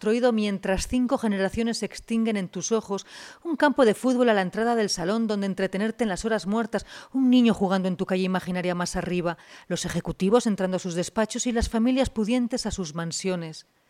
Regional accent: Logroño, La Rioja, Spain; born there; now in Madrid, Spain; poeta y nací en Logroño y vivo desde hace ya muchos años en Madrid, España.

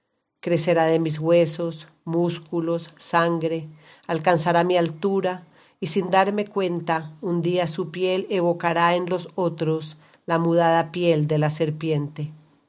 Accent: Bogotá, Bogotá D.C., Colombia; born there; nací en Bogotá, Colombia.

